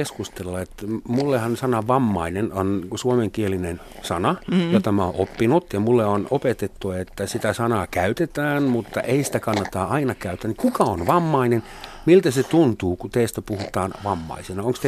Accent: Germany; Mun virallinen vamma on se, että mä olen Saksasta kotoisin.

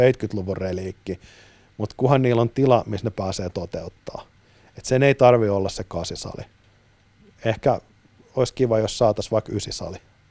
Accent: Lahti, Päijät-Häme, Finland; Mä oon itse Ahtialasta

